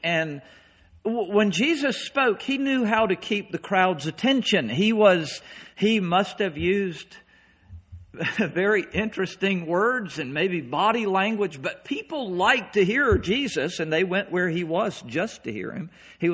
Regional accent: North Carolina, United States; Well, I came from North Carolina. I grew up on a farm. I chased cows a whole lot.

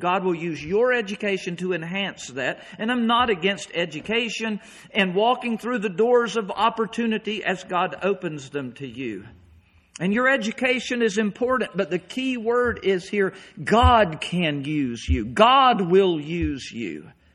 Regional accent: North Carolina, United States; Well, I came from North Carolina. I grew up on a farm. I chased cows a whole lot.

